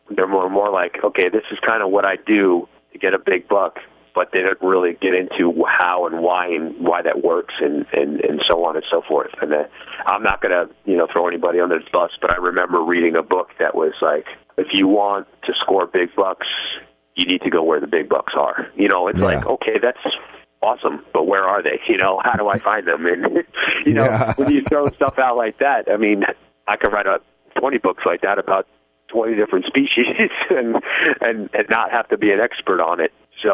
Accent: Arizona, United States; I live in Arizona, so I always put in for my home state

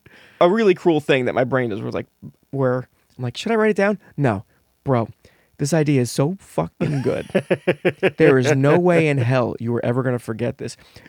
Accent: New Jersey, United States; Growing up in New Jersey, we would take all of our vacations on the Jersey Shore, on the boardwalk

